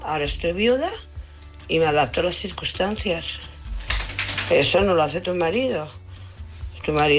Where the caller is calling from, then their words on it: Barcelona, Catalonia, Spain; de Barcelona.